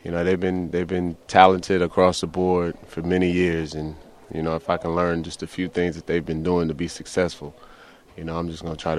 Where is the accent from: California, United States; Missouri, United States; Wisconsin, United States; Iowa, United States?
California, United States; I knew about him because we grew up around the Bay Area.